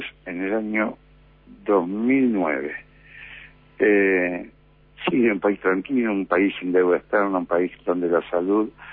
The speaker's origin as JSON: {"language": "Spanish", "country": "Argentina", "said": "En mi país, en Argentina, nosotros argentinos estamos sufriendo esto"}